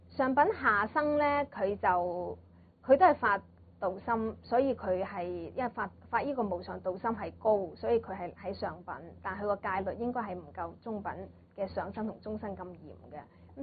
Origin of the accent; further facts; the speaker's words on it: Guangdong, China; 我就覺得係即係我哋廣東人講好抵嘅啦